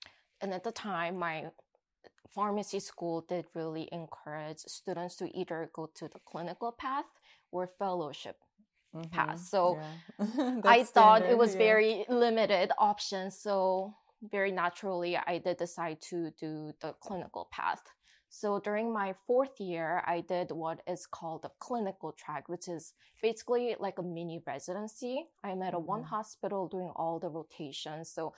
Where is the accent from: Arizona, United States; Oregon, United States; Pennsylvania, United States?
Arizona, United States; also born or lived in Michigan; I'm originally from Arizona, but I did move from state to state a lot.